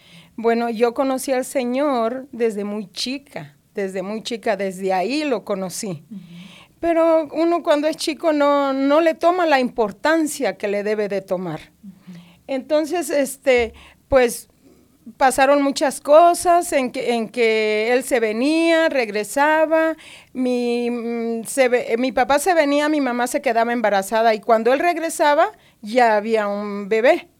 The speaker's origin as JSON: {"language": "Spanish", "region": "Mexico City", "country": "Mexico", "tie": "born or raised there", "also_born_or_lived": "Guerrero", "said": "Yo soy del estado de Guerrero. Ajá. Ahí nací y criada en la Ciudad de México."}